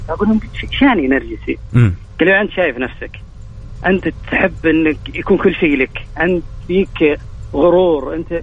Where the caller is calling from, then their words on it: Saudi Arabia; اكلم من السعوديه